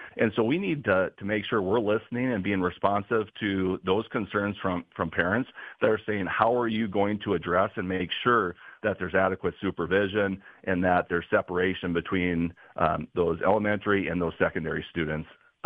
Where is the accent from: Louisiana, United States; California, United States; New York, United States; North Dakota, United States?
North Dakota, United States; Devils Lake; And I'm originally from Devil's Lake, so my education experience growing up was very similar to students in Valley City.